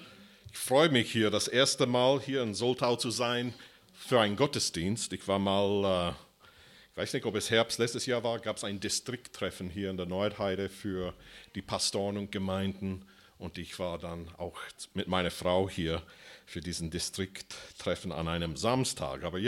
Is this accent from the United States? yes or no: yes; United States; German is a second language; also born or lived in Austria; now in Germany; ich komme eigentlich aus den USA, okay? Deswegen merkt ihr ein bisschen Akzent auf meine Stimme, mit meiner Sprache. Und ich wohne schon seit 2001 hier in Deutschland, aber ich bin schon in 85 nach Österreich gezogen. So, ich wohne schon mehr als 31 Jahre